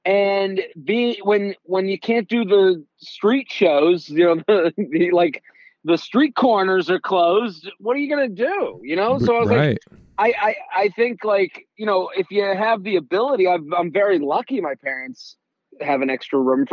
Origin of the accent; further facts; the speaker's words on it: Boston, Massachusetts, United States; moved away as an adult; now in New York, United States; But I'm from Boston. I'm from outside of Boston.